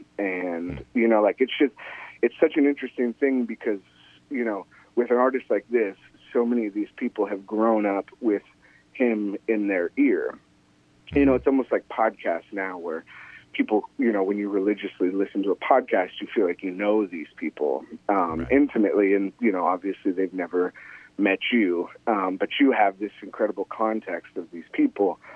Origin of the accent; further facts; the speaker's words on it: West Coast, United States; You know, I grew up on the West Coast